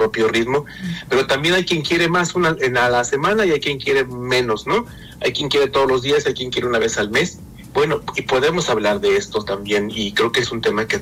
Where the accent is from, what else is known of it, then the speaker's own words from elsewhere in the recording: Puente de Ixtla, Morelos, Mexico; De Puente de Ixtle.